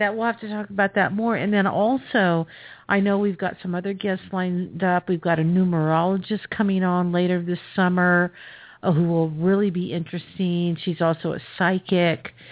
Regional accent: Indio, California, United States; Oh yeah, I was born and raised in Indio, by Palm Springs.

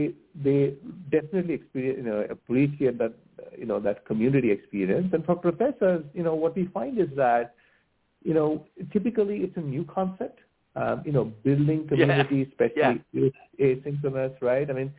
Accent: India; moved away; I grew up in India, I came to this country

